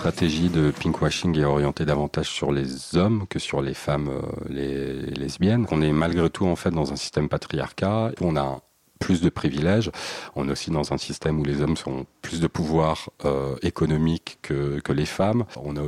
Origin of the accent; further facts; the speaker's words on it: Paris, Île-de-France, France; puisque je suis de Paris